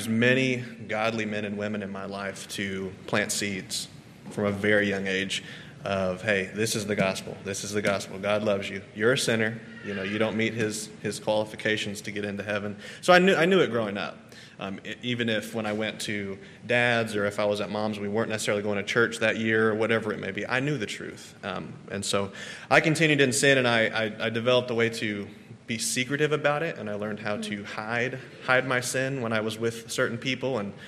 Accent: Fayetteville, United States; born there; But we'll start with I was born in Fayetteville.

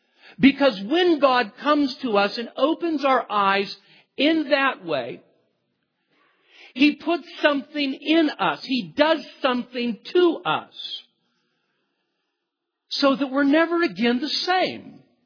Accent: Marysville, California, United States; born there; also born or lived in Yuba City; I was born in Marysville, lived in Yuba City, loved

